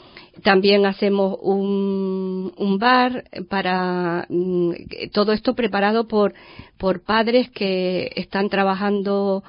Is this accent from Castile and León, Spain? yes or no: no; Córdoba, Andalusia, Spain; Bueno, nosotros venimos de Córdoba. Llevamos tres cursos aquí.